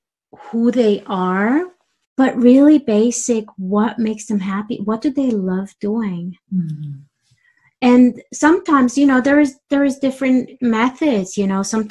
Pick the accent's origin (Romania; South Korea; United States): Romania; growing up in Romania also meant surviving meant being flexible.